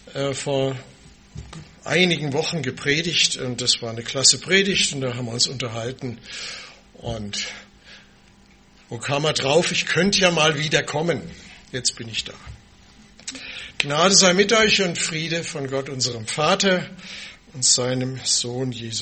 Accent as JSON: {"language": "German", "town": "Munich", "region": "Bavaria", "country": "Germany", "tie": "born there", "said": "wer mich noch nicht kennt, geboren in München, aufgewachsen und gelebt meist woanders und jetzt wieder da."}